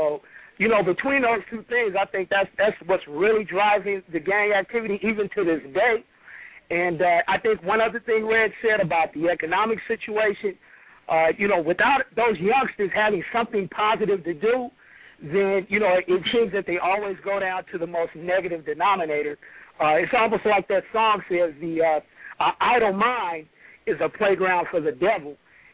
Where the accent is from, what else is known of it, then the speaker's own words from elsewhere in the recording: Inglewood, California, United States; I grew up in Inglewood, and from the 70s to the 80s, I could just right off the top of my head name about 30 people that I grew up